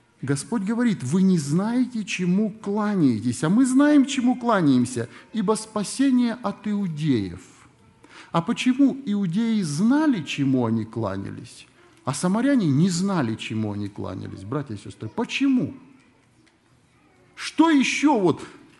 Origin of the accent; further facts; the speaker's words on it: Kyrgyzstan; Вот если в стране, я из Киргизии родом, особенно в последние годы